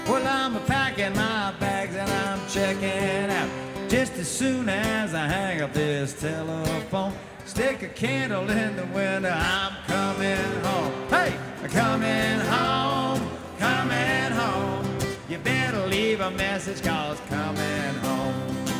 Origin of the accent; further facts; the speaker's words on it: Mississippi, United States; But we're both from Mississippi, and two Mississippians and a beach ball is about all you want to handle back there.